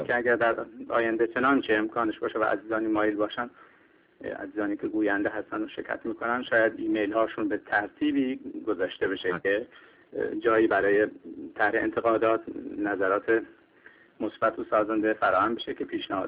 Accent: Iran; من همواره خودم به عنوان یک ایرانی بسیار سپاسگزار بودم

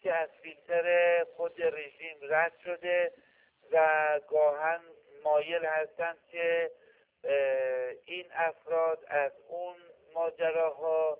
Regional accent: Iran; من هم به عنوان یک ایرانی امیدوارم که روزی به این نتیجه برسیم که باید همبستگی ملی ایجاد شود.

